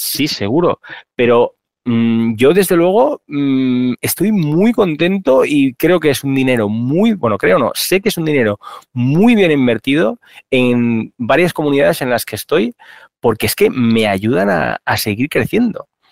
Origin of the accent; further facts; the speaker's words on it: Valencian Community, Spain; soy valenciano